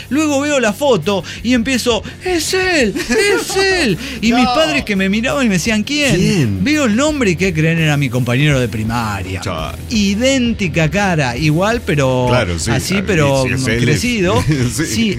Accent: Ciudad Juárez, Chihuahua, Mexico; accent: Juárez; Obviamente, nos nota que no somos de ahí, uh-huh, por nuestro acento juarense

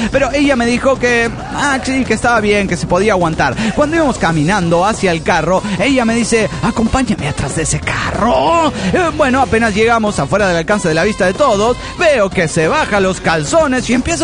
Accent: Costa Rica; de Tiquicia, Costa Rica.

